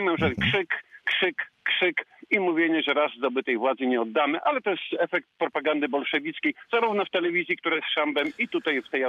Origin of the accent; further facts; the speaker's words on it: Zielona Góra, Lubusz Voivodeship, Poland; Jestem z Zielonej Góry, więc my jesteśmy wszyscy w większości antypisowscy